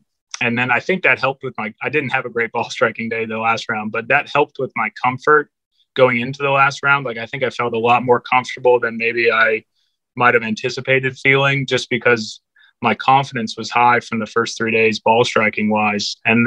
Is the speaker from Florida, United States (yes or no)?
yes; Florida, United States; I think for anybody, you know, growing up in Florida, you know, like you deal with a ton of grain.